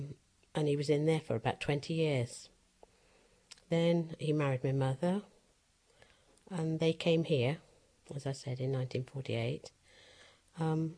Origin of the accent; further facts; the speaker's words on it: South East England, United Kingdom; also born or lived in Castleconnell, Ireland; Well, I was born in Castleconnell, County Limerick, in 1941. I came over here into England in 1948. Went to school at St Joseph's Catholic School, just at the bottom of Headington Hill. Stayed there until I was 15.